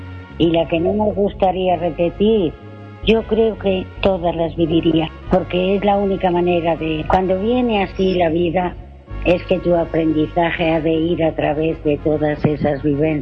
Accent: Mexico; Así que, como buen mexicano, ahí te va vuestra canción

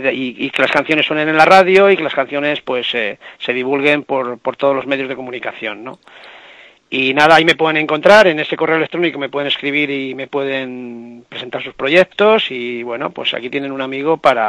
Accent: Soria, Castile and León, Spain; born there; Mira, yo nací en Soria, Soria pertenece a Castilla y León.

